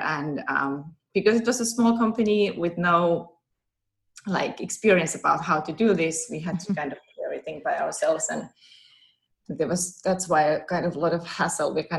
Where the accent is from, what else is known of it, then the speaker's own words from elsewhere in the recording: Finland; moved away as an adult; now in California, United States; We've been out here for, this is our 9th year. So I come from Finland and studied to become a teacher